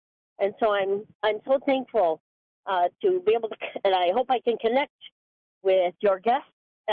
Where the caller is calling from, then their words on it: Tomah, Wisconsin, United States; I'm calling from Toma, which is not too far from La Crosse.